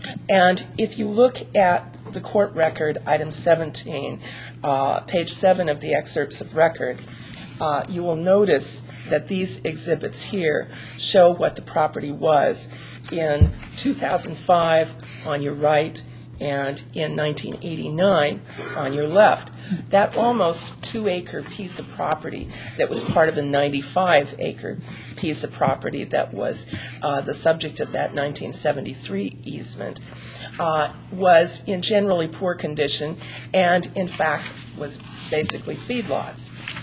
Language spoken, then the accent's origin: English; Moscow, Idaho, United States; I am from Moscow, Idaho.